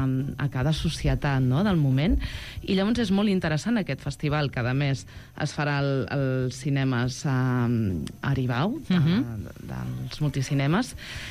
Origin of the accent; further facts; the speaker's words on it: Igualada, Catalonia, Spain; Igualada, que jo sóc d'Igualada, no?